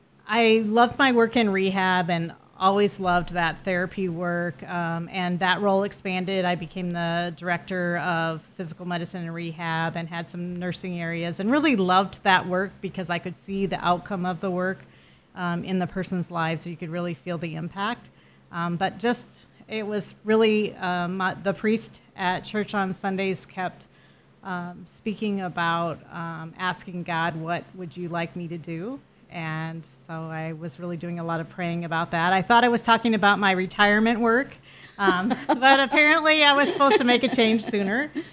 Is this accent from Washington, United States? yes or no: no; Storm Lake, Iowa, United States; I grew up in Storm Lake, Iowa, born and raised in Storm Lake